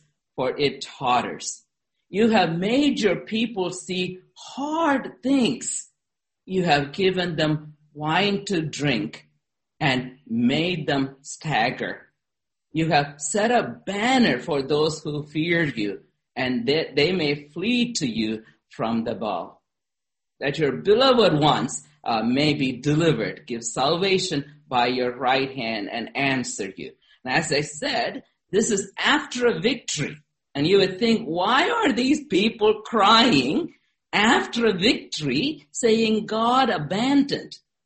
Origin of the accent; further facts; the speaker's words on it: United States; No, I'm an American.